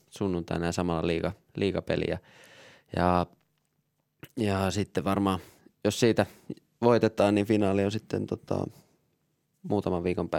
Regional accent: Storvreta, Uppsala County, Sweden; Joo, siellä itsekin pienenä monesti kävi Uppsalassa siellä Storvreta kotikonnoilla.

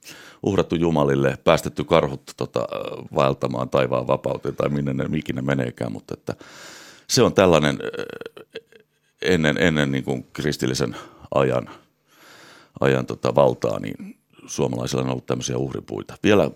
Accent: Hämeenkyrö, Pirkanmaa, Finland; Mä oon Hämeenkyröstä kotoisin, joo

